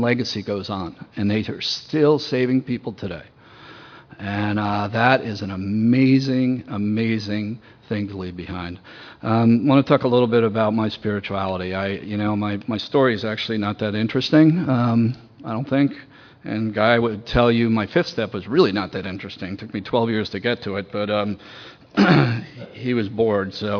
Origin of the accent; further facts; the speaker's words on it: Tampa, Florida, United States; also born or lived in Park City / Dallas / Chicago / Indianapolis; I'm from Tampa, Florida, by way of Park City, Utah, Dallas, Texas, Chicago, Illinois, Indianapolis, Indiana, Syracuse University, Granby, Connecticut, Greenfield, Massachusetts, Stony Brook, New York